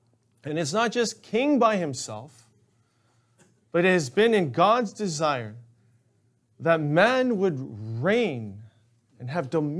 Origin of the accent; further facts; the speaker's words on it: United States; But you know, this is how it was when I grew up in America.